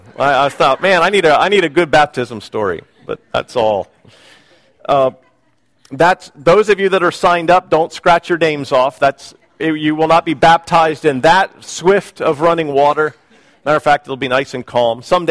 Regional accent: Oriel, Pennsylvania, United States; I grew up in Oriel, Pennsylvania for a few years of my life, a little tiny village outside Jersey Shore, Pennsylvania, outside of Williamsport, Pennsylvania. So it's that small.

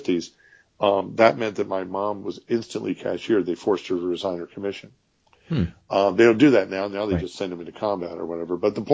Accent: Maryland, United States; So I grew up in Maryland in the D.C. area because that's where my dad ended up in his Navy career.

